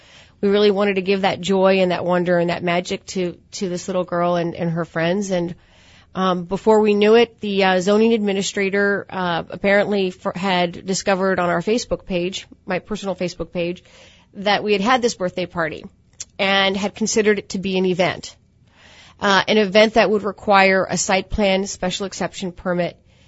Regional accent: Mount Vernon, Virginia, United States; I'm a native Virginian. I grew up in Mount Vernon on what was a part of George Washington's farmland, his pig farm.

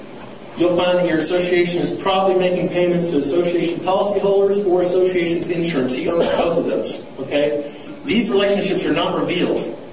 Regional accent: Austin, Texas, United States; if any of you keep up with the Dallas paper, I'm from Austin

